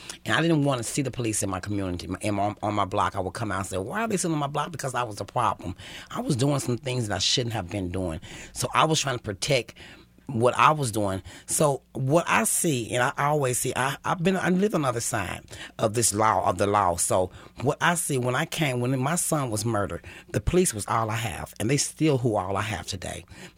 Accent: Kansas City, Missouri, United States; I grew up and lived in Kansas City all my life.

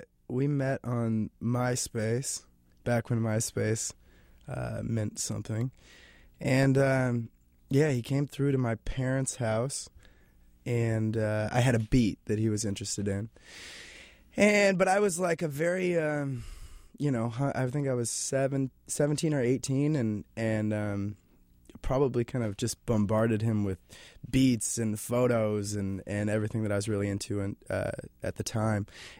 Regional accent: Spokane, Washington, United States; I grew up in Spokane, which I do think probably influenced what I was listening to as a kid.

